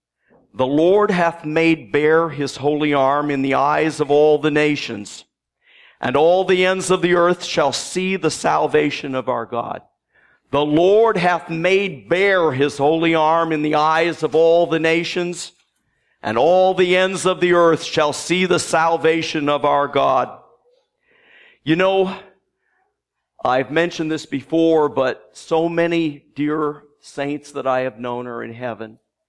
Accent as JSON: {"language": "English", "region": "New Jersey", "country": "United States", "tie": "born or raised there", "said": "You know, I was born in New Jersey, lived there for 10 years."}